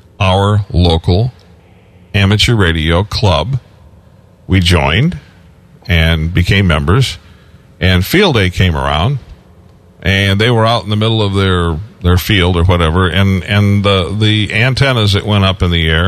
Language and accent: English; Detroit, Michigan, United States; hey, I'm originally from Detroit. Do I qualify?